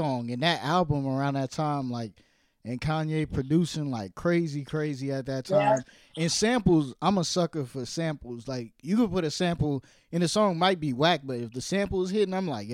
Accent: Brooklyn, New York, United States; born there; because I was born in Brooklyn but I lived all over.

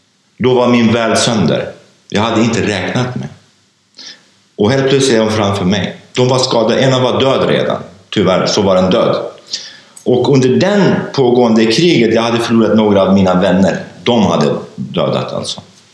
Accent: Sweden; Där jag kunde göra allt för att jag var doktor och jag kom från Sverige och så vidare.

